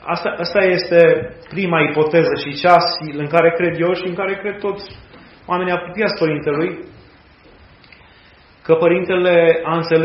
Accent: Romania; Bine, noi așa ca români zicem, da, domnule, a fost felul nostru de ne arăta faptul că noi nu suntem de acord cu comunismul.

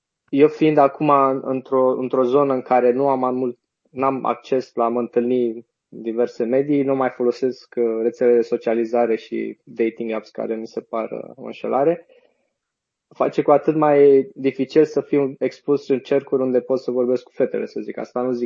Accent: Weimar, Thuringia, Germany; sunt din Weimar, acum sunt în Weimar, în Germania

